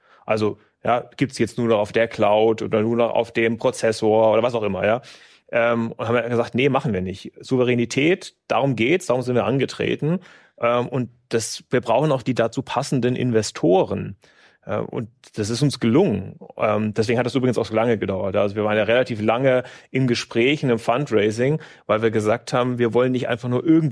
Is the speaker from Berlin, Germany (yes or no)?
yes; Berlin, Germany; born there; ich bin ja sogar in Berlin geboren.